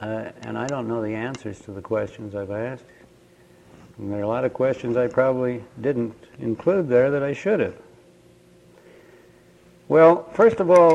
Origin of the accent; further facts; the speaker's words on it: Canada; came back to here in 1963 to Canada and lived here ever since. I am a Canadian.